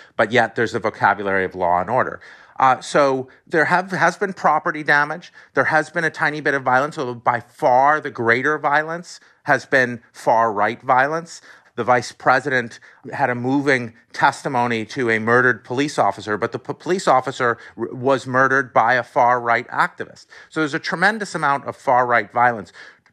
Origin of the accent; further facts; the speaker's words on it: United States; I mean, I grew up in America, and it took me decades to learn